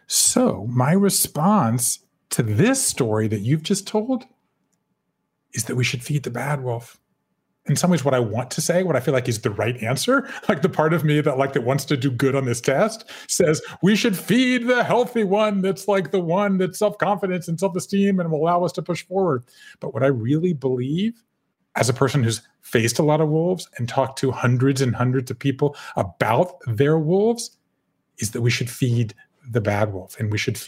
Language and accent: English; Savannah, Georgia, United States; moved away as an adult; I grew up in Savannah, Georgia. I left there. I went to Yale. I left there. I went to Japan.